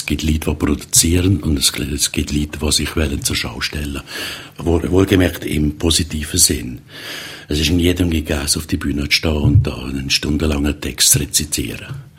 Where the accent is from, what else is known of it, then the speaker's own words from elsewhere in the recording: Valais, Switzerland; als Walliser hat man da einen gewissen Bonus ab und zu.